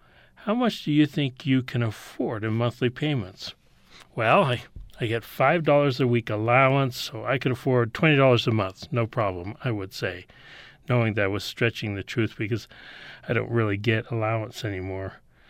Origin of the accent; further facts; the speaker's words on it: United States; And it just so happens that I am an American.